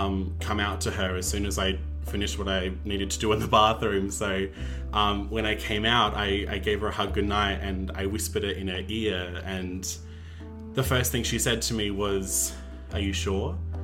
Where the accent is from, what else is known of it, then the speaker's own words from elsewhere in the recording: Adelaide, South Australia, Australia; 24 years old and I identify as a queer or gay male. Oh, I was born in Adelaide and grew up there as well. I lived in Salisbury Downs for most of my life before moving closer to Modbury. And yeah, I've never really lived out of the state before.